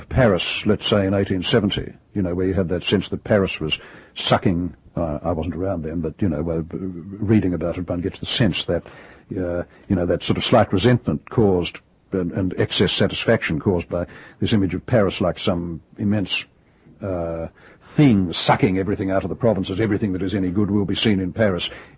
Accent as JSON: {"language": "English", "country": "Australia", "tie": "born or raised there", "moved": "yes", "lives_now": "Europe", "said": "growing up in Australia, one's fundamental culture, you know, sort of high culture dreams were, of course, European"}